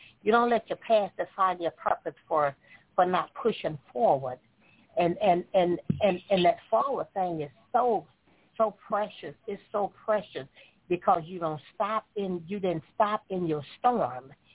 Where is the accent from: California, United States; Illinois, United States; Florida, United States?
Florida, United States; Tallahassee; from Tallahassee, Florida